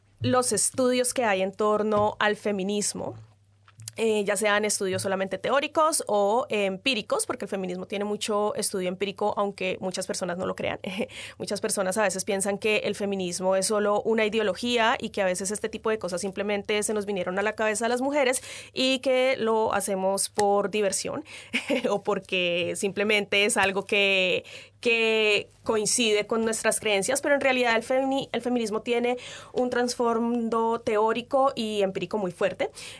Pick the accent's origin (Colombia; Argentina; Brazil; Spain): Colombia; moved away as an adult; now in New Zealand; soy colombiana, llegué a Nueva Zelanda hace un poco más de 9 años. Aquí llegué sin nada de inglés